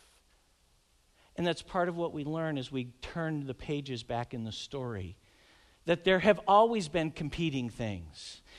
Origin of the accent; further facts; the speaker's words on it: Greenfield, Massachusetts, United States; Growing up in Greenfield, Mass., just 10 minutes north of that village